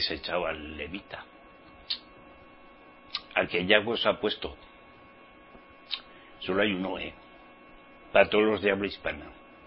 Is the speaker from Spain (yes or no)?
yes; Spain; Y al estar legalizado, porque en mi país, España, o se hacen las cosas bien o no se hacen.